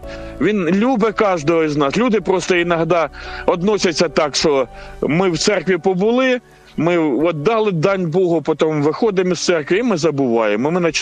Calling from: Kharkiv, Kharkiv Oblast, Ukraine; із Харкова.

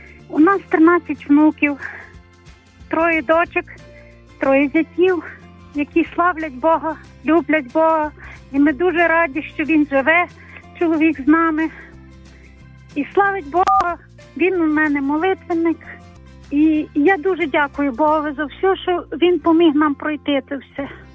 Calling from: Chernivtsi, Chernivtsi Oblast, Ukraine; я з Чернівців.

